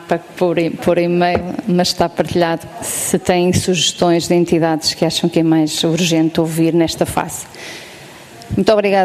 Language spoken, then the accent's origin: Portuguese; Aveiro, Portugal; Eu sou do distrito de Aveiro